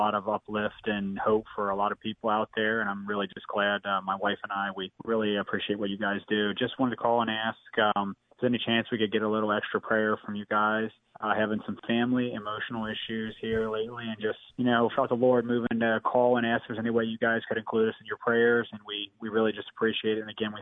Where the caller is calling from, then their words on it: Chambersburg, Pennsylvania, United States; I'm calling from Chambersburg, PA.